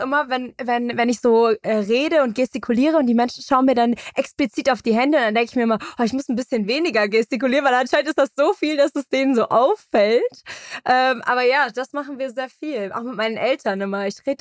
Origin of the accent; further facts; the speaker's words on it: Munich, Bavaria, Germany; Ich bin groß geworden in München und ich würde sagen, es gefällt mir auch